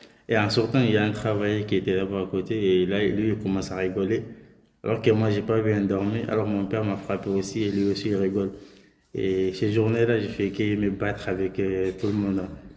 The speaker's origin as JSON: {"language": "French", "town": "Ouaoundé", "region": "Matam", "country": "Senegal", "tie": "born or raised there", "lives_now": "France", "said": "je suis né à un village qui s'appelle Ouaoundé au Sénégal et à côté de la Mauritanie. Le 10 février 2008, et j'ai grandi à un village qui s'appelle Goumel, celui de ma mère."}